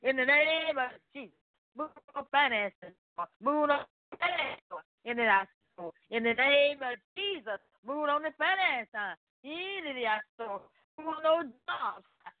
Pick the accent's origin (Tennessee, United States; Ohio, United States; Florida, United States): Tennessee, United States; Memphis; I'm coming from Memphis, Tennessee.